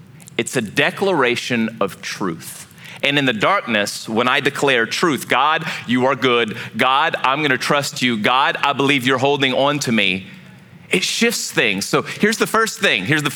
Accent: Louisiana, United States; I grew up, we didn't call them goosebumps because I grew up in Cajun land.

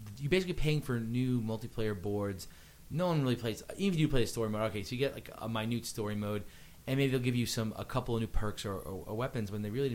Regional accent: United States; I'm American, but you know what officially made me stop buying Madden was FIFA.

